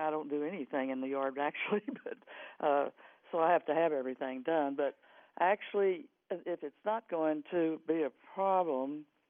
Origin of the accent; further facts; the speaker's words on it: Texas, United States; Hey, I'm native Texan. Give me the shade any day.